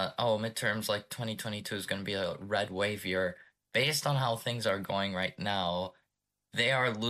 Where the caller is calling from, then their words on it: Troy, Michigan, United States; I'm from Troy, Michigan.